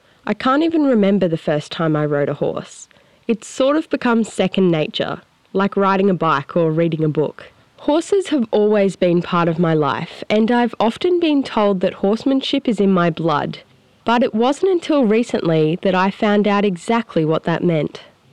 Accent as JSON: {"language": "English", "town": "Warwick", "region": "Queensland", "country": "Australia", "tie": "born or raised there", "said": "I was born and raised in Warwick, a rural town in Queensland where agriculture is king."}